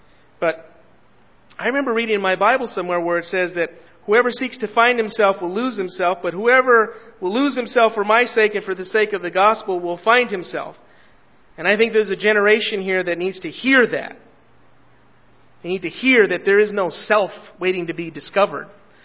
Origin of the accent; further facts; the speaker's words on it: Los Angeles, California, United States; I grew up in East Los Angeles. I grew up across the street from the largest gang house in East Los Angeles.